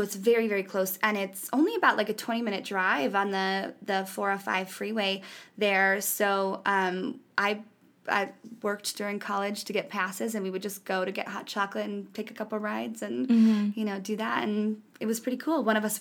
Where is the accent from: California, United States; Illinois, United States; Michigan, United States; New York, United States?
California, United States; Whittier; Yeah, so, again, I grew up in Whittier, California, a pretty big place.